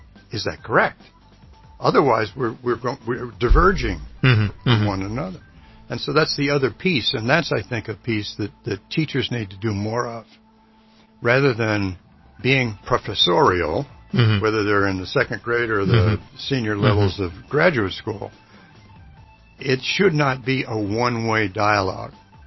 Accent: United States; born there; you come from Great Britain, I was born in the United States, our cultural differences are huge.

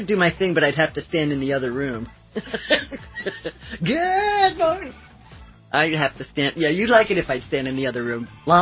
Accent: Ohio, United States; Growing up in Ohio, my parents would allow us to go outside and play in the snow

